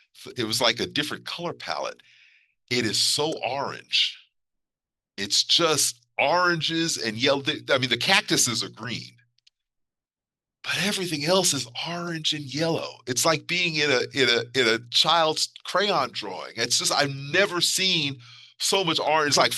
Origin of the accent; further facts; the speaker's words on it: New York City, New York, United States; now in Boston, United States; she's from. Southern Illinois, from Belleville, and I'm from New York City, and then we ended up here in Boston to go to school